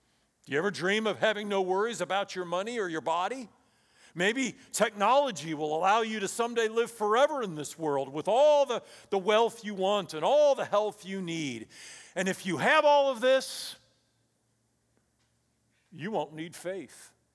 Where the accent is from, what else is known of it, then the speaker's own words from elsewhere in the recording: Midwest, United States; I grew up in the Midwest, and I learned that you go to the basement when the tornado warning sirens go off.